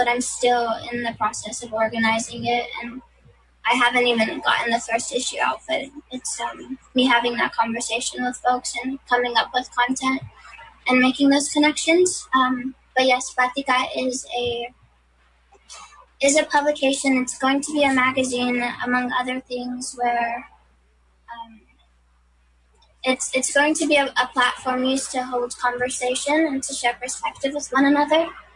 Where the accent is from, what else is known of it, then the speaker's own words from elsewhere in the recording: National City, California, United States; I'm 17 years old. I'm from National City in South and Central San Diego.